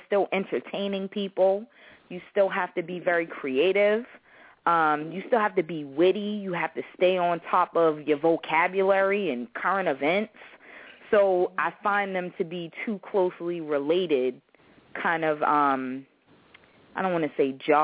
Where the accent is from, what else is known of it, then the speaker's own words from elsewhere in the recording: Boston, Massachusetts, United States; now in Baltimore, United States; When I went to Morgan, that's actually how I came to Baltimore, because I'm originally from Boston.